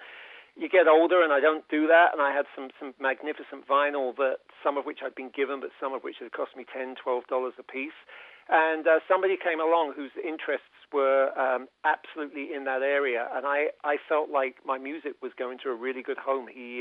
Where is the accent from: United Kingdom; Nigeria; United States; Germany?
United Kingdom; growing up in Britain